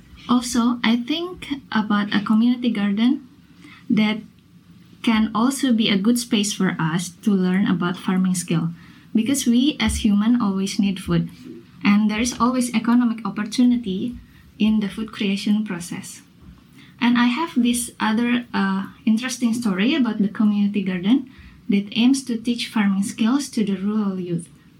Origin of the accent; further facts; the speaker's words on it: Bandung, West Java, Indonesia; I know a school in my hometown in Bandung, Indonesia.